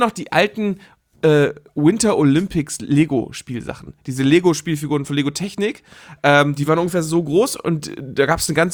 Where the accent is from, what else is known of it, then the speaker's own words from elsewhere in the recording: Northern Germany, Germany; also bei uns waren immer Dünen, ja. Sanddünen. Ne? Bei uns im Norden gibt es Sanddünen an der Elbe. Die sind dann mit so Nadelbäumen bespickt gewesen.